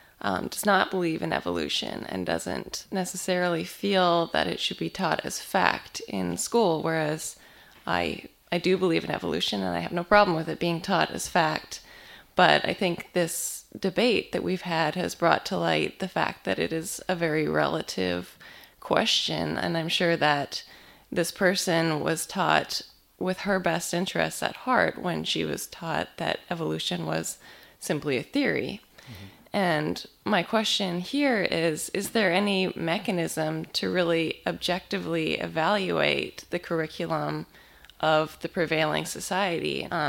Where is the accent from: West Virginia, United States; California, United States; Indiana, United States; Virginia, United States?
California, United States; San Francisco; I'm from San Francisco.